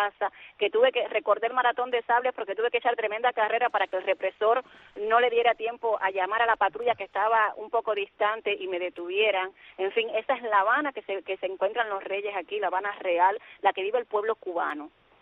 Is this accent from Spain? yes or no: yes; Spain; yo como ciudadana española tenga que sufrir esta represión justo en el momento que están los reyes de España aquí en Cuba